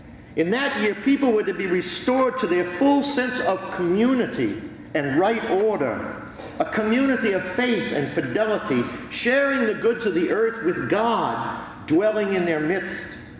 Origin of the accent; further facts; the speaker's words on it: New Orleans, Louisiana, United States; accent: New Orleans; I'm from New Orleans, which means that I sound like I'm somewhere between New Jersey and Boston.